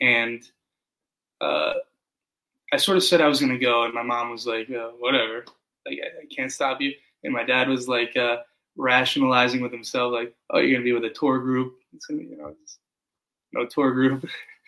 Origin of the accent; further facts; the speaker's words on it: Connecticut, United States; No, I came from Connecticut.